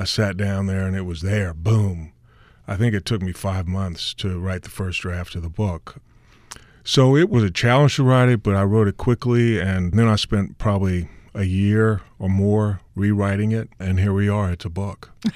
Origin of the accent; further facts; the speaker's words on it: Opelousas, Louisiana, United States; You know, I grew up in Opelousas, which is a town about 2.5 hours west of New Orleans, and it was grew up in a very segregated place.